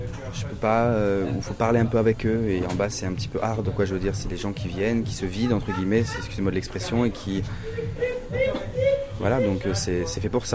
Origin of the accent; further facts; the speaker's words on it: Paris, Île-de-France, France; now in Marseille, France; moi, je suis de Paris. Ça fait un an que je suis ici.